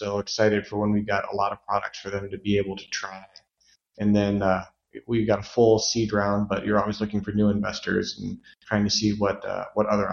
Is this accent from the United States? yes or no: yes; Iowa, United States; Oh, I grew up in Iowa.